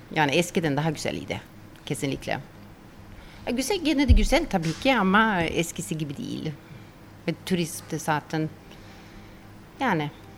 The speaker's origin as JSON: {"language": "Turkish", "country": "Sweden", "second_language": "Turkish", "moved": "yes", "lives_now": "Marmaris, Turkey", "said": "Ben İsveçliyim. 91 buraya taşındım."}